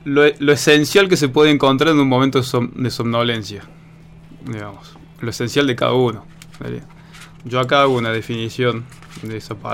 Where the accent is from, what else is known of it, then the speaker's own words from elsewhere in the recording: Córdoba, Argentina; born there; moved away as an adult; now in Bariloche, Argentina; nací en Córdoba. Y bueno, luego de estudiar me vine allá por el 2004 a vivir a Bariloche y bueno, y acá me quedé.